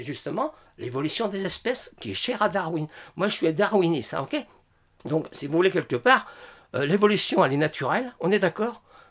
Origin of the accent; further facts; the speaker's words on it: Sainte-Adresse, Normandy, France; je suis natif de Saint-Adresse